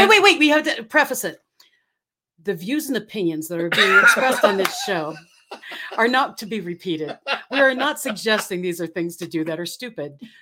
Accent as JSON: {"language": "English", "country": "Philippines", "tie": "born or raised there", "said": "I was like 16. I grew up in the Philippines."}